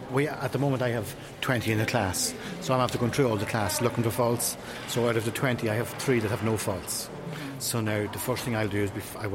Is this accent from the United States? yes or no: no; Ireland; And I'm an Irish honey judge